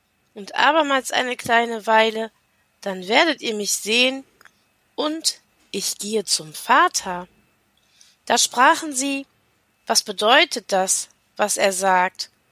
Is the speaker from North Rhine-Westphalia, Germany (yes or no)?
yes; Monheim am Rhein, North Rhine-Westphalia, Germany; ich komme aus Monheim am Rhein, das ist in der Nähe von Düsseldorf und Leverkusen. Ich bin aus der Rheinischen Landeskirche